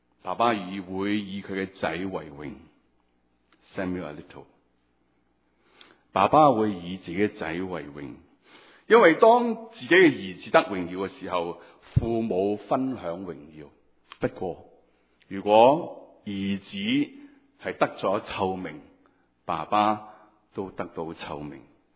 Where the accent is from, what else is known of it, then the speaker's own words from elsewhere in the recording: China; 我们中国人怎么看死亡？中国人怎么看死亡？